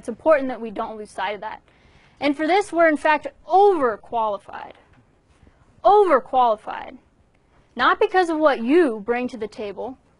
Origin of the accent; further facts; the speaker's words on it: Ireland; I'm from Ireland, I don't usually use that four-letter word